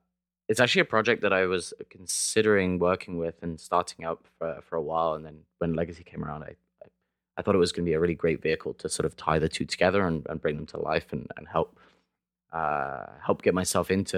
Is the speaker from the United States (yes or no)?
no; Brighton, South East England, United Kingdom; South Coast, Brighton.